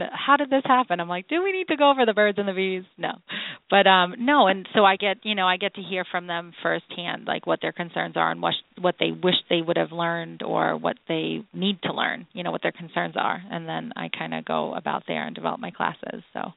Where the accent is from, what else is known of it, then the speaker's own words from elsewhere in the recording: New York, United States; moved away as an adult; now in Boston, United States; So I grew up actually in New York. I have a identical twin sister and a younger brother. And then I moved up to Boston to go to nursing school up here.